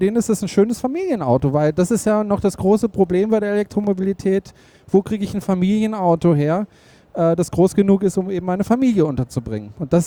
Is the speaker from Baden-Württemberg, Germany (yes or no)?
yes; Freiburg, Baden-Württemberg, Germany; meine Heimat.